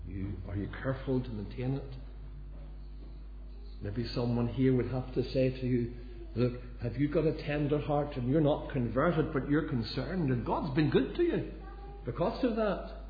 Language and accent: English; Lisburn, Northern Ireland, United Kingdom; Remember, after one of those meetings in my hometown of Lisburn, and the meeting there in the Christian Workers Union Hall